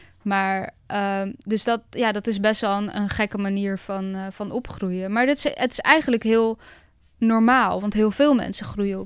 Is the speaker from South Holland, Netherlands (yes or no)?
yes; Zoetermeer, South Holland, Netherlands; Ik ben opgegroeid in Zoetermeer in een hele grote flat.